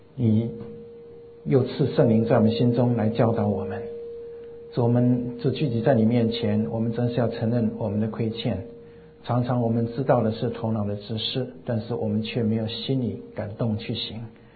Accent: China; 你看这人多么的爱我们中国人啊

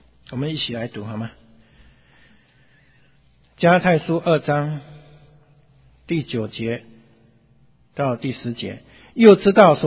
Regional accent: Taiwan; 我们台湾人有一句话，不知道有没有会台语的

